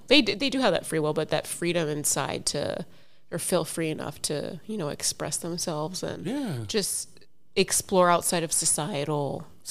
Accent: New York, United States; Get the fuck out of here. I'm from New York.

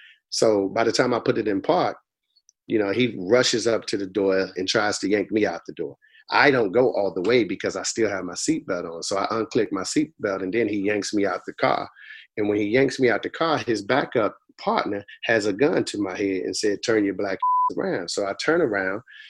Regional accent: Boston, Massachusetts, United States; Well, I grew up in Roxbury in a housing project called Orchard Park. And at an early age, my mom migrated down to Raleigh, North Carolina.

